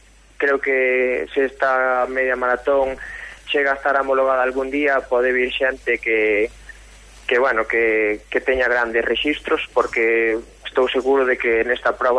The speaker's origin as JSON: {"language": "Galician", "town": "A Pastoriza", "region": "Galicia", "country": "Spain", "said": "son de Lugo, bueno, son de La Pastoriza, encántame correr en Lugo."}